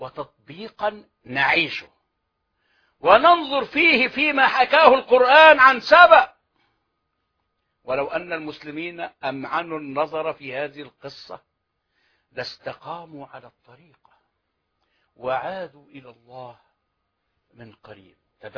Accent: Mit Antar, Dakahlia, Egypt; أنا والله لازلت أذكر وأنا طفل في في الخمسينات، في أوائل الخمسينات، في قريتنا ميت عنتر بينها وبين المنصورة نهر النيل،

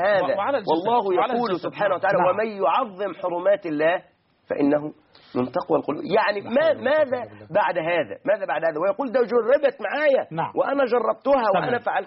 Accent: Egypt

